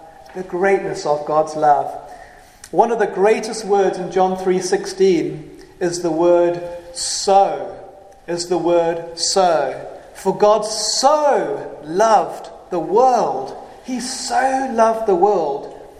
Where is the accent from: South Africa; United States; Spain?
South Africa; moved away as an adult; now in United Kingdom; when I moved from South Africa to the UK when I was 20, I was separated from my mother.